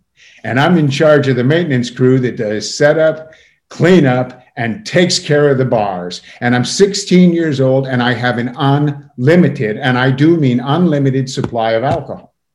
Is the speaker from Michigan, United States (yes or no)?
no; Wisconsin, United States; We drink in Wisconsin. And I'm growing up in Wisconsin. The drinking age is 18.